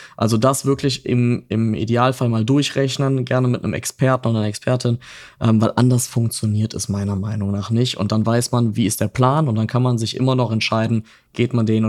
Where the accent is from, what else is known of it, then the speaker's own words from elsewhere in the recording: North Rhine-Westphalia, Germany; Köln-Bonn, ne, und ich komme jetzt nicht direkt aus den Städten.